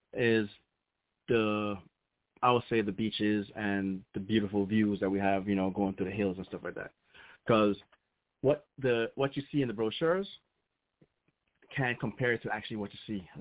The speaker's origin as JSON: {"language": "English", "region": "St. Thomas", "country": "U.S. Virgin Islands", "tie": "born or raised there", "said": "So for those who don't know, I am actually from the beautiful island of St. Thomas, U.S. Virgin Islands"}